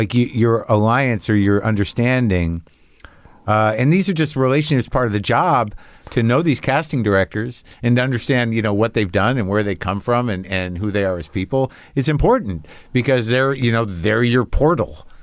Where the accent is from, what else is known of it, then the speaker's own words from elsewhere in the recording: New Mexico, United States; I grew up in New Mexico.